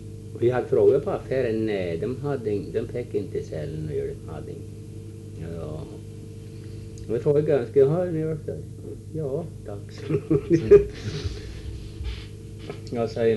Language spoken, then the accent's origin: Swedish; Hammerdal, Jämtland County, Sweden; Ja, så jag är från Hammerdal, ja.